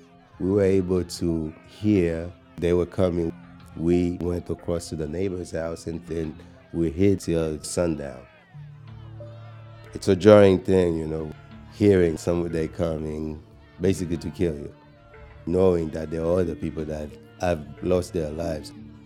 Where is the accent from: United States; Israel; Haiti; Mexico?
Haiti; Port-au-Prince, Ouest; Growing up in Port-au-Prince in Haiti, it's a small little town. If you're in Haiti, you would consider that rural, so, you know, far from the capital.